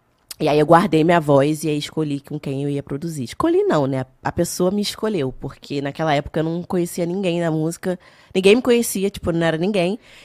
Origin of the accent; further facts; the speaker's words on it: Rio de Janeiro, Brazil; o Morro do São João, no qual eu fui criada, era ali perto de Vila Isabel, que já era próximo do Salgueiro.